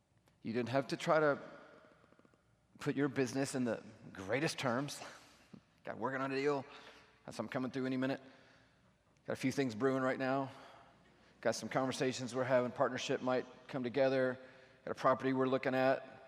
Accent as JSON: {"language": "English", "town": "Smyrna", "region": "Georgia", "country": "United States", "tie": "born or raised there", "said": "I didn't grow up in Buckhead. I grew up in Smyrna. Not Vinings, Smyrna. Real Smyrna. In an apartment."}